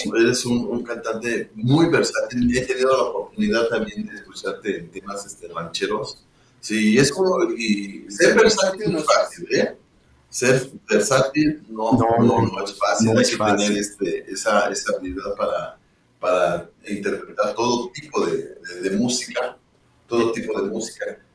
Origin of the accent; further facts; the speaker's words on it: Huamantla, Tlaxcala, Mexico; acá en mi tierra, acá en Guamantla